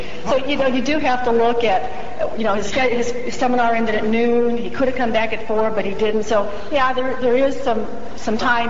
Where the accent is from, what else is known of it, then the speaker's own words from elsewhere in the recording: Dallas, Texas, United States; Well, when somebody asks me where I'm from, I say I'm from Dallas. I don't say I'm from the Dallas-Fort Worth metropolitan area. And personally, I've lived there 22 years, and I've only been to Fort Worth three times in my life.